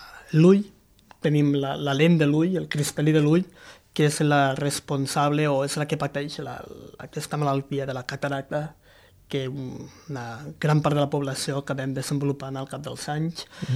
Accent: Catalonia, Spain; Som tres catalans

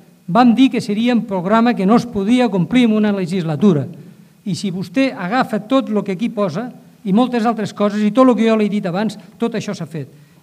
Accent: Falset, Catalonia, Spain; quan dic que sóc de Falset, ho dic amb orgull

